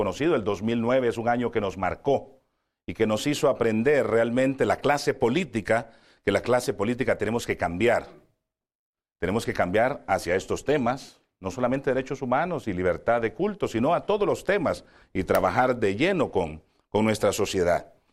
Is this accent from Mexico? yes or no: no; Honduras; yo soy de Honduras, y para los que, solo por referencia, Honduras, estamos en Centroamérica y es un país de gente extraordinaria, de gente muy linda, de gente servicial